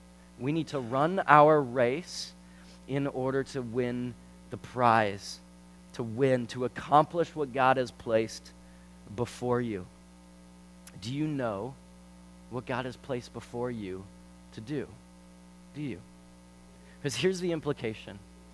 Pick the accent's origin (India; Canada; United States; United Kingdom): Canada; sometimes as Christians and as Canadian Christians, I think we get doubly hit.